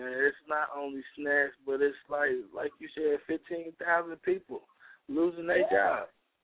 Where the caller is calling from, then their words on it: Charlotte, North Carolina, United States; Yo, I'm calling from Charlotte.